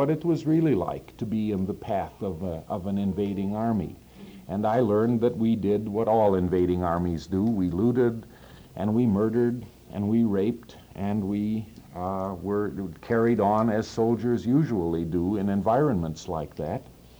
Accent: Lower Saxony, Germany; because I come from Ostfriesland, which is that part of Germany near Holland

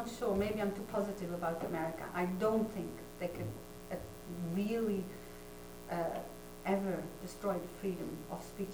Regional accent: Netherlands; I feel I'm not at liberty to say anything because I'm still American, but I am from the Netherlands. I don't really get it yet. I mean, I'm from Europe.

